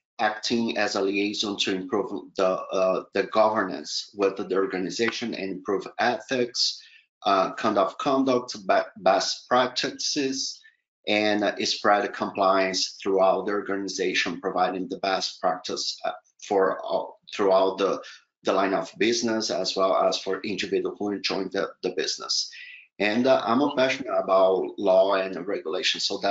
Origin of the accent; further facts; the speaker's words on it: Brazil; I'm originally from Brazil.